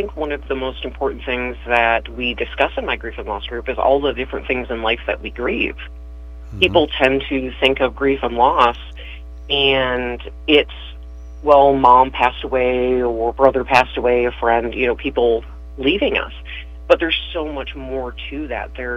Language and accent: English; Michigan, United States; moved away as an adult; also born or lived in Texas; I spent the last 10-11 years down there working at the VA. I'm originally from Michigan, so I'm originally a northerner.